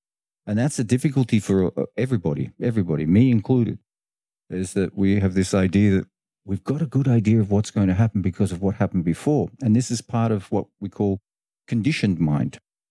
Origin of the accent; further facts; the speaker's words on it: Bali, Indonesia; It's cold for me because I come from Bali.